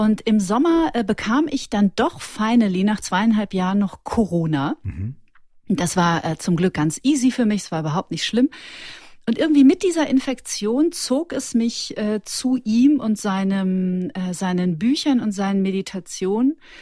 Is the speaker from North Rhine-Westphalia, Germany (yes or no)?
yes; North Rhine-Westphalia, Germany; now in Munich, Germany; Und ich bin aus dem Ruhrgebiet.